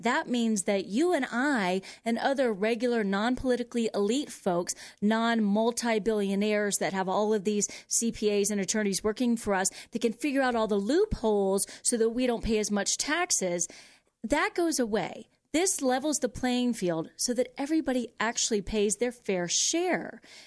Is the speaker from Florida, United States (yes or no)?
yes; Tampa, Florida, United States; I had a lot of family and friends in Florida. I'm from Tampa Bay.